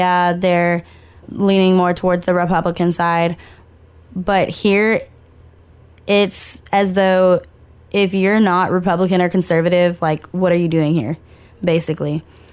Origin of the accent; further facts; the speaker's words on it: Shiner, Texas, United States; I'm from Shiner, like I grew up in Shiner. Shiner is way down south, and there's probably like less than 1,000 people in the town